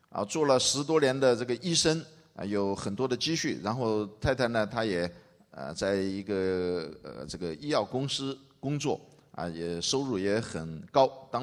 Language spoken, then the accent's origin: Chinese; Wuhan, Hubei, China; 我是这个在武汉基本上算是土生土长的基本上从小在武汉长大